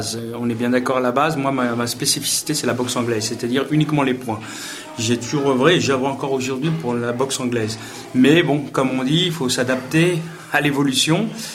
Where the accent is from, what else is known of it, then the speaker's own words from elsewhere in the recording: Joué-lès-Tours, Centre-Val de Loire, France; moi, je suis originaire de Joux-les-Tours, des quartiers de Joux-les-Tours.